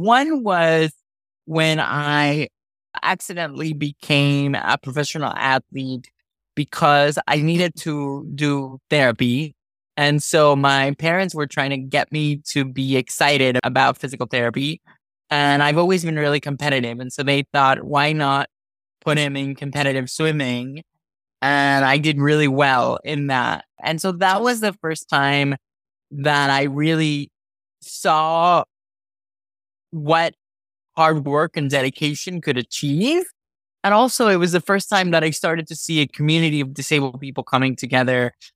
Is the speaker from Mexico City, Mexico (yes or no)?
no; Monterrey, Nuevo León, Mexico; But I had the fortune of growing up in Monterrey, Mexico, which is a very entrepreneurial town.